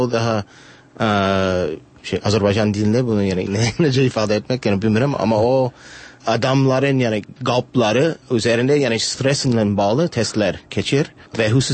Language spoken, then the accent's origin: Azerbaijani; New York, United States; born there; Azerbaijani is a second language; New York'da anadan oldum.